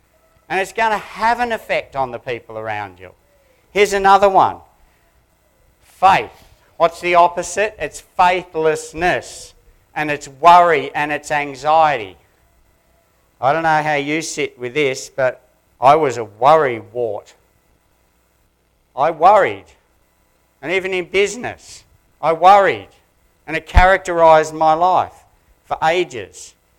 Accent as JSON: {"language": "English", "town": "Sydney", "region": "New South Wales", "country": "Australia", "tie": "born or raised there", "said": "I was brought up in Sydney"}